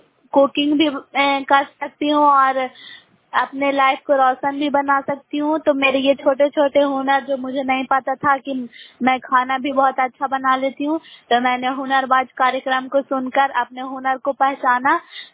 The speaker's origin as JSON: {"language": "Hindi", "town": "Bairiganj", "region": "Bihar", "country": "India", "said": "ग्राम बैरीगंज post Makrata जनरलंदा की निवासी हूँ।"}